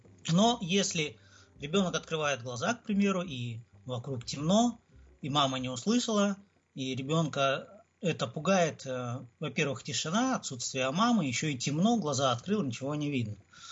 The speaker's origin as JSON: {"language": "Russian", "town": "Krasnodar", "region": "Krasnodar Krai", "country": "Russia", "said": "из Краснодара, приветствую вас"}